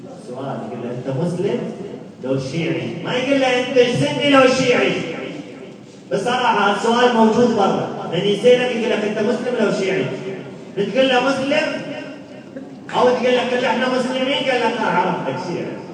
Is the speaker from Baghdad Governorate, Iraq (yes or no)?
no; Najaf, Najaf Governorate, Iraq; أنا واحد من الناس صارت فيها عدة لما أقول من النجف المقابل ينهار من الوجه